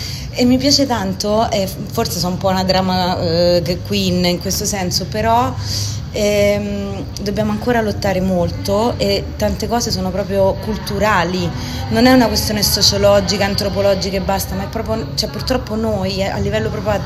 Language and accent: Italian; Rome, Lazio, Italy; Dalla piccola Parigi di Roma, di Torpignattara, che la chiamo piccola Parigi, ma in realtà perché è molto nota per i fatti di cronaca, ahimè.